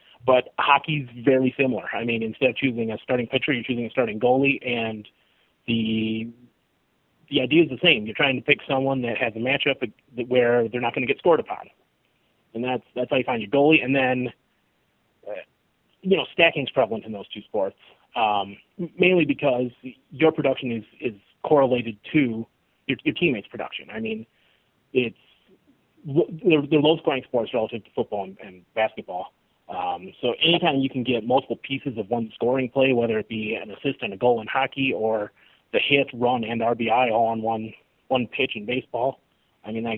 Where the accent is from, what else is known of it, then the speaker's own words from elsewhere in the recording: Minnesota, United States; I have several friends in Mankato. I grew up 60 miles from Mankato, small town of 800 people.